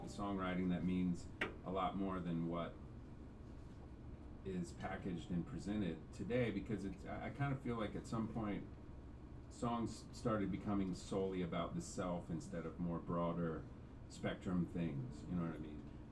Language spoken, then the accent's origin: English; Georgia, United States; We're some dudes. We are from Georgia.